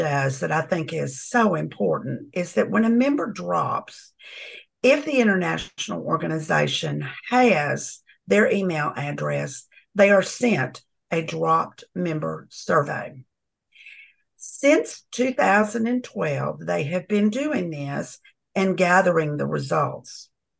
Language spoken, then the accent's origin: English; Texas, United States; I'm the other Southwest rep. I am from Texas.